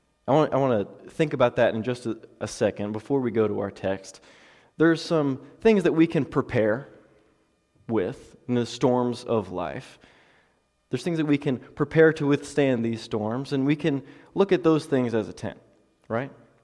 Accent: Orlando, Florida, United States; now in Knoxville, United States; But yeah, so I grew up in Orlando, Florida. I transferred up to Johnson University in Knoxville last year, and it's just an amazing place.

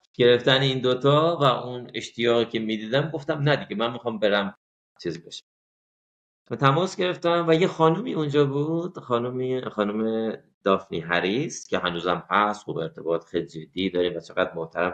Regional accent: Iran; بعد گفت تو اهل کجایی؟ گفتم اهل ایران.

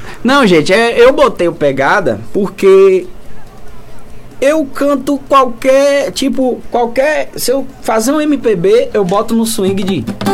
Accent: São Paulo, Brazil; É que eu sou paulista, eu puxo um pouquinho quando eu falo.

